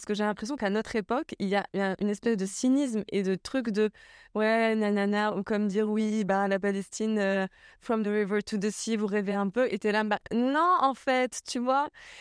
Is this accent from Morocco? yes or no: yes; Morocco; now in France; Je suis marocaine, j'ai grandi au Maroc et je vis en France depuis 14 ans, je crois bien.